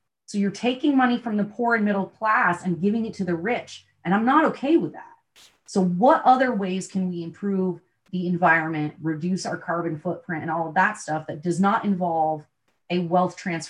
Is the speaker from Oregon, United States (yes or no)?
no; Vermont, United States; I grew up in Vermont. I'm a conservationist.